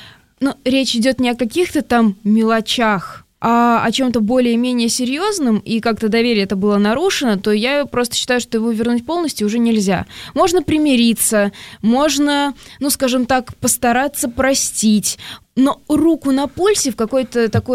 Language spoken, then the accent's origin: Russian; Kazakhstan; born there; я родилась в Казахстане.